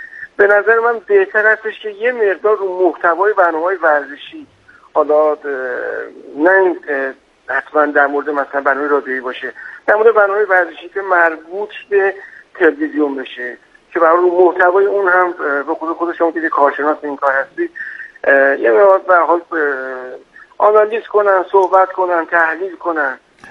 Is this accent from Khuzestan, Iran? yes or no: no; Tehran, Tehran Province, Iran; من اهل تهران هستم.